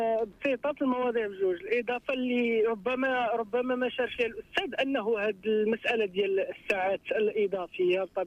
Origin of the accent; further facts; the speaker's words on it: Morocco; ولكن احنا كمجتمع مغربي اللي احنا دابا عندنا المشكل الكبير هو التعليم